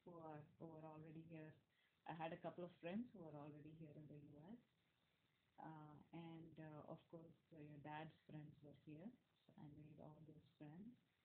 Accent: India; moved away as an adult; We came from India where there is no such, at that time, there was no such thing as a second opinion.

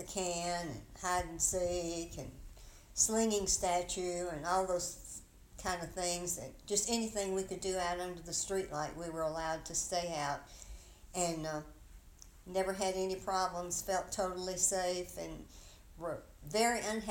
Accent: Jasper, Alabama, United States; born there; I was born in Jasper, Alabama.

